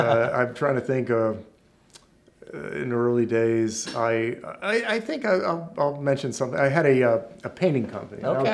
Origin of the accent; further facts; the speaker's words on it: Schenectady, New York, United States; I grew up in Schenectady, New York, upstate New York, freezing cold, in a family of three brothers, three sisters.